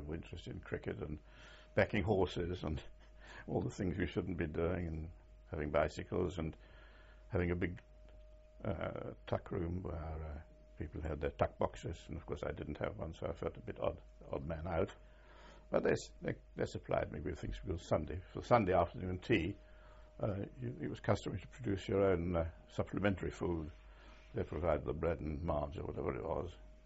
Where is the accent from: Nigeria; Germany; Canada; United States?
Germany; English is a second language; Well, of course, I was overwhelmed because I couldn't speak English.